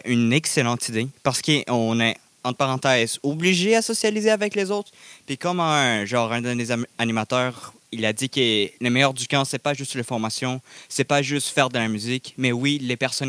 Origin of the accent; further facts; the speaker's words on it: Brazil; first language Portuguese; French is a second language; now in Canada; je sais qu'en portugais, que c'est le langage où est-ce que je parle, je suis brésilien